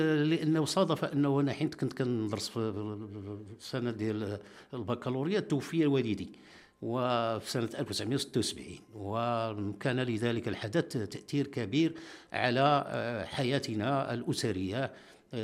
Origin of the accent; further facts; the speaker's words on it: Khemisset, Rabat-Salé-Kénitra, Morocco; born there; أنا من مواليد مدينة الخميسات، زددت في يوم 11 من شهر دوجنبير سنة 1956